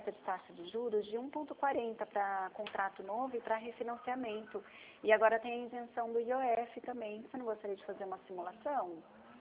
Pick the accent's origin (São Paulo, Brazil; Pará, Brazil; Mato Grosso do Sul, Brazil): São Paulo, Brazil; Nós somos do estado de São Paulo.